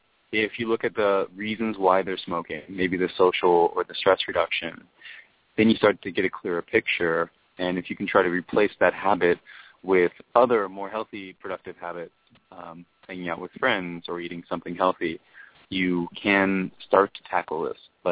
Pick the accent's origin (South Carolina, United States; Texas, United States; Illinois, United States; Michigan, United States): Texas, United States; Houston; moved away; also born or lived in Washington, D.C. / Singapore; I left Texas where I'm from, and I shifted from a city-based concept, like I'm a Houstonian, or I'm a Texan, or I'm an American, to I'm a global citizen.